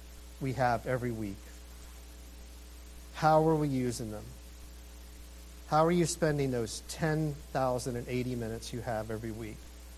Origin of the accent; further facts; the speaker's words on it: Georgia, United States; I grew up in Georgia, and they didn't have DWIs.